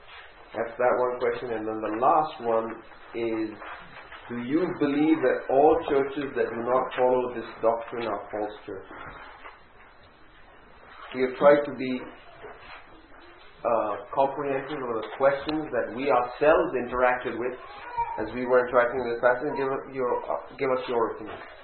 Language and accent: English; India; Me being an Indian, I had to sacrifice and surrender the way I know people view me and my culture, being a patriarchal society where men many ways look down on women and treat women as second class. I wanted to be an enlightened Indian.